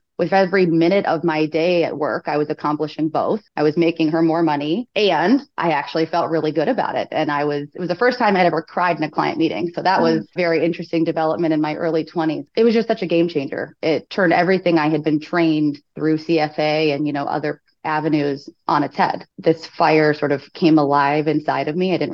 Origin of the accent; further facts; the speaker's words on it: Florida, United States; Briefly about me, I'm from Florida, moved around a lot growing up, raised by a single mom